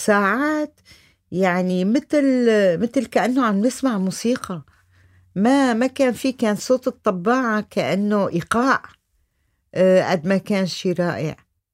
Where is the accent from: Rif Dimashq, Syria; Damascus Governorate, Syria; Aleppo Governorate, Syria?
Aleppo Governorate, Syria; Aleppo; now in Lebanon; هذا الشي الوحيد اللي أخدته معي أنا وريحة من حلب. وبلبنان كان بس الألم اللي داخلي إنه كيف تركت حلب